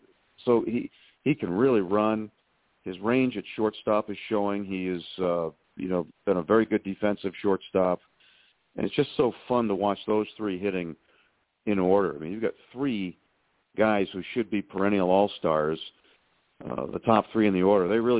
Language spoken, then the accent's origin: English; New England, United States; The only reason I left was because I'm from New England.